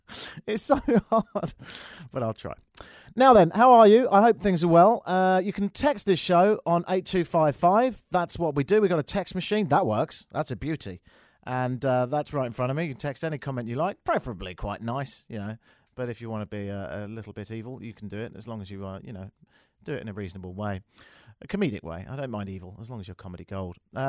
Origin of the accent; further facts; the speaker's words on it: London, United Kingdom; now in Toronto, Canada; I'm from London, innit? And I live here in Toronto.